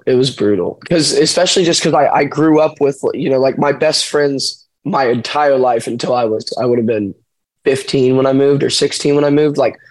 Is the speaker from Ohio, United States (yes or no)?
yes; New Carlisle, Ohio, United States; but I grew up in New Carlisle.